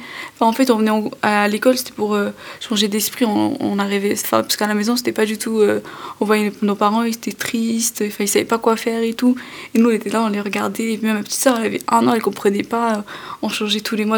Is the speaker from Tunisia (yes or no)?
no; Armenia; now in France; Moi, je suis originaire de l'Arménie.